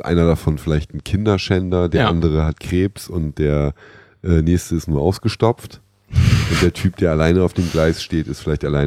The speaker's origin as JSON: {"language": "German", "region": "Northern Germany", "country": "Germany", "said": "Ich komme ja aus Norddeutschland."}